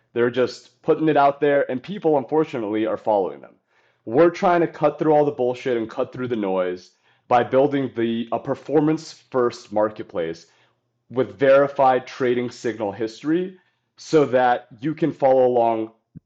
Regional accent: Boston, Massachusetts, United States; now in Austin, United States; My background is I grew up in Boston, went to West Point for undergrad.

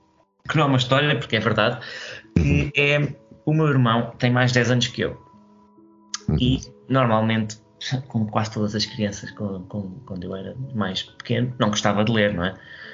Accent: Tomar, Santarém, Portugal; moved away as an adult; also born or lived in Lisbon; Eu só saí de Tomar aos meus 18 anos para ir para a faculdade em Lisboa.

